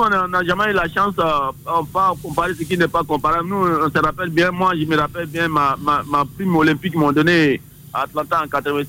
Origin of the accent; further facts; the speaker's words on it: San-Pédro, Bas-Sassandra, Côte d’Ivoire; moi, j'ai grandi à San Pedro.